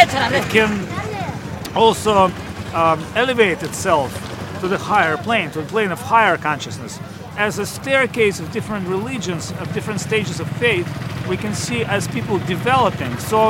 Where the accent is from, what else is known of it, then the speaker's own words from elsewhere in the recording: Russia; I'm from Russia, and I'm very happy to be here with my friends from America, England, and India.